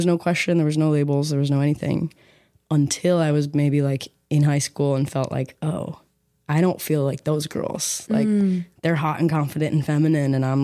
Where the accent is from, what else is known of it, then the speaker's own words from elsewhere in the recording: Boston, Massachusetts, United States; now in Los Angeles, United States; I tell people I'm from Boston, but I feel like I grew up when I came to LA and came to college